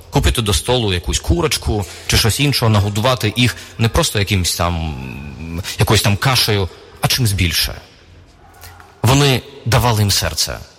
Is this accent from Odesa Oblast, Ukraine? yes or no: yes; Odesa, Odesa Oblast, Ukraine; В моєму рідному місті, в Одесі, в 90-х роках, була великою проблема безхатченків.